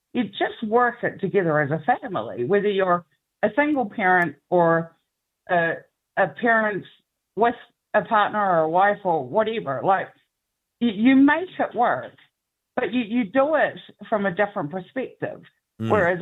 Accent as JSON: {"language": "English", "country": "New Zealand", "also_born_or_lived": "London", "said": "I'm from New Zealand. I gave birth to 3 of my 4 children in London."}